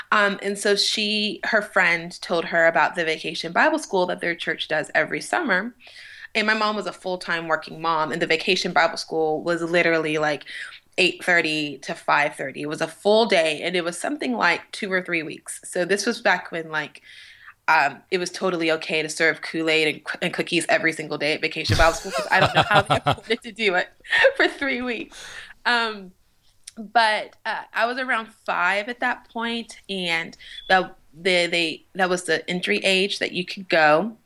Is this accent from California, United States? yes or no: yes; Oceanside, California, United States; born there; now in Los Angeles, United States; I was born on a military base in Oceanside, because my dad was a Marine for 20 years.